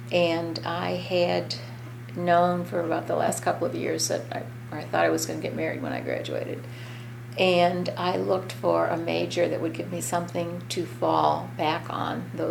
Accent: St. Louis, Missouri, United States; I grew up in St. Louis.

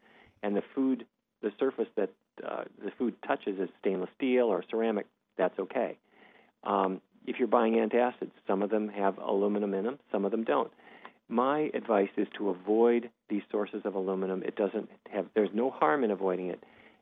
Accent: Fargo, North Dakota, United States; growing up in Fargo, North Dakota, the roast beef and steaks and pork chops that we thought were good

